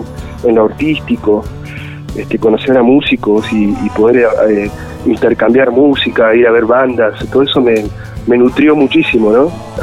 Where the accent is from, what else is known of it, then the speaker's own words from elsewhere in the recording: Patagonia, Argentina; now in Buenos Aires, Argentina; Yo soy patagónico, soy del sur argentino. En el 2002 me fui a Buenos Aires a vivir.